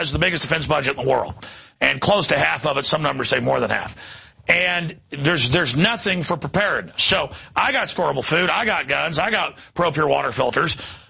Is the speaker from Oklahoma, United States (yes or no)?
no; Dallas, Texas, United States; I grew up in Dallas, and we'd be in a parking garage